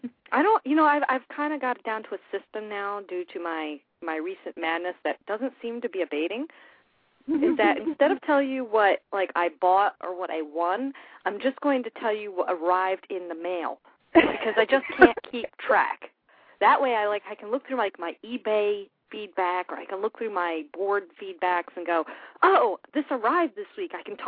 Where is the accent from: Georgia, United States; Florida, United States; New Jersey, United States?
New Jersey, United States; Hey, I'm from originally from Jersey, you know? Maybe we're related.